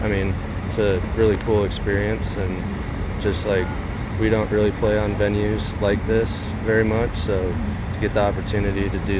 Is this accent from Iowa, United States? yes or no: yes; Iowa, United States; I grew up in Iowa, just like 15 minutes outside Des Moines.